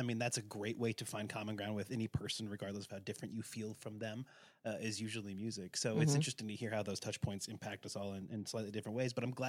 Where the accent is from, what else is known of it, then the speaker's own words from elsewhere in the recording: Midwest, United States; So growing up, I grew up in the Midwest, as did Andy and Nate.